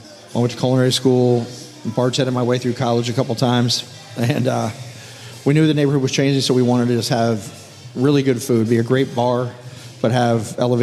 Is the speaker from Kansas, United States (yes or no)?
yes; Kansas, United States; I grew up in Kansas, so kind of southern barbecue.